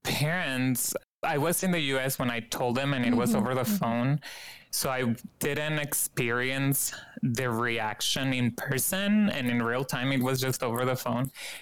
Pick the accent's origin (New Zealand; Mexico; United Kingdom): Mexico; Guadalajara, Jalisco; now in Knoxville, United States; I am from Guadalajara, Jalisco in Mexico, and I currently live in Knoxville, where I am a student in Hispanic Studies at the University of Tennessee, Knoxville.